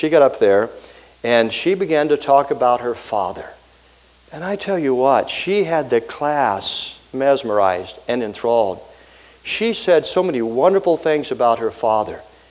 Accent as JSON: {"language": "English", "region": "Georgia", "country": "United States", "said": "I'm actually from Georgia, but I was in Minnesota, went to seminary up there, and I was a youth pastor."}